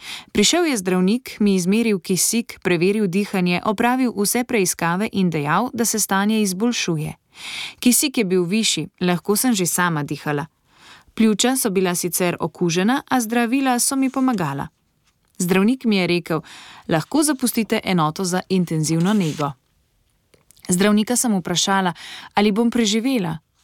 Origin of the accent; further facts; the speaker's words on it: Meghalaya, India; first language Khasi; Slovenian is a second language; Prihajam iz severovzhodnega dela Indije, ki obsega 8 zvezdnih držav. Moja domovina je Meghalaya. Njeno glavno mesto je Šilong. Pripadam ljudstvu Kasi. Moj materni jezik je Kasi. Prihajam iz srednjega sloja.